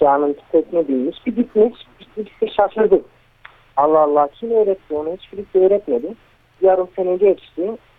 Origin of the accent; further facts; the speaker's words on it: Germany; 4 kardeşiyiz. 3 tane ablam var. Almanya'da doğduk hepimiz. Almanya'da okuduk hepimiz.